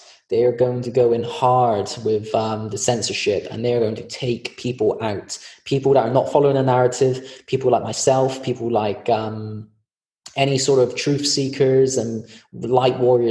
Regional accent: United Kingdom; I don't know if it's because I'm British or just the way I am

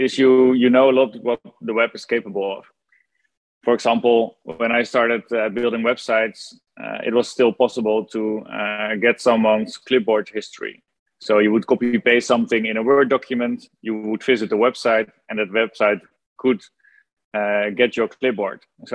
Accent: Netherlands; I'm from the Netherlands, now live in Amsterdam.

